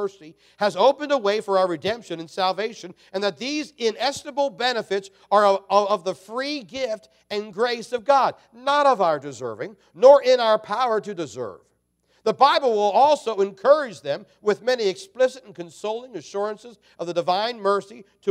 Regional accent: Maryland, United States; Little town I grew up down in Maryland, a lot of them didn't have locks on their house.

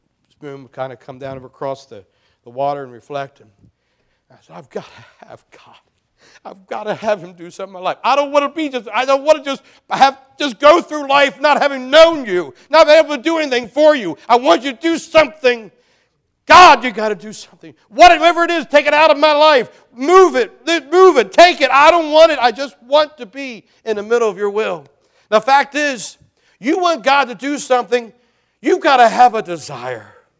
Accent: Maryland, United States; But I'm just sterile from Carroll County, Maryland. 75,000 people in the entire county.

